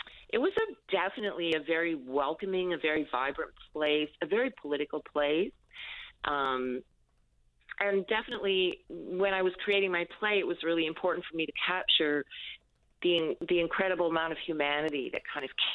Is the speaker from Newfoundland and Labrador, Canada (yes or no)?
yes; Marystown, Newfoundland and Labrador, Canada; And so my history was that growing up in Marystown, my Uncle Bernard was what we call, I call them long road cowboys.